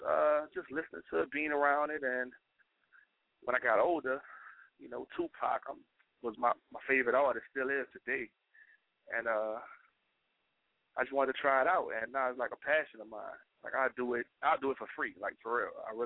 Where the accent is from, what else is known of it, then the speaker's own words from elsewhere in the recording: New Orleans, Louisiana, United States; also born or lived in Atlanta; I'm born and raised in New Orleans, 504 for life. I lived in Atlanta briefly, when Hurricane Katrina foolishness came and destroyed my city for a little bit, but I'm back home now